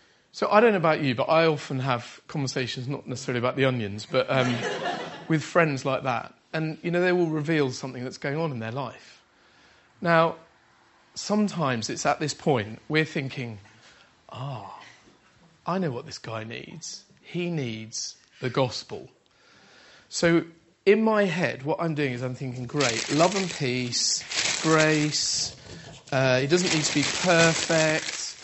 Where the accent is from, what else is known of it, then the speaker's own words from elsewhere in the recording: United Kingdom; we're British, we talk about the weather.